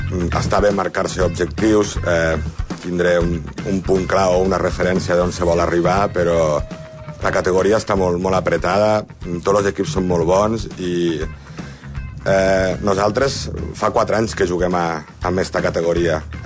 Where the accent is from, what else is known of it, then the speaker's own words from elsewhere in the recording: Móra la Nova, Catalonia, Spain; jo sóc molt de Móra la Nova.